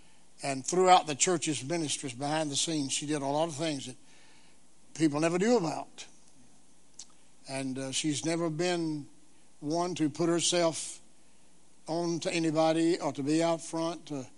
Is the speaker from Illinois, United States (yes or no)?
no; Danville, Virginia, United States; Well, I came from Danville, Virginia, to the Bible Baptist Seminary.